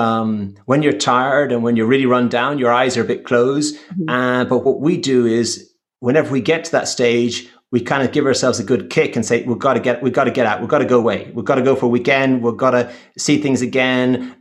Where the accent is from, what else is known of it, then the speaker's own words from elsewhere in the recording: Ireland; And I think that's probably another gift we're given maybe naturally by being Irish, of being able to communicate and understanding and having empathy for people.